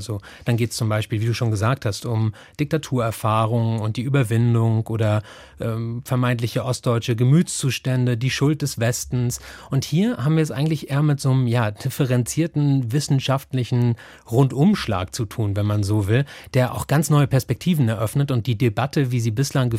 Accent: East Germany, Germany; Ich bin auch im Osten aufgewachsen.

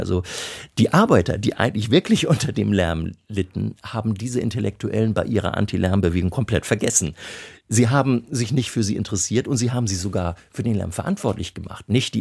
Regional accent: Elmshorn, Schleswig-Holstein, Germany; über Flüchtlinge und Vertriebene in meiner Heimatstadt Elmshorn

